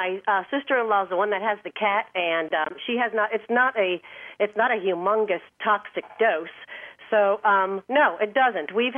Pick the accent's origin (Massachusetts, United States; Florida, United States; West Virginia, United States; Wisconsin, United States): Florida, United States; Miami; Well, we came from Miami, Florida, the big city, and we just decided we need to go back to simple, basic living.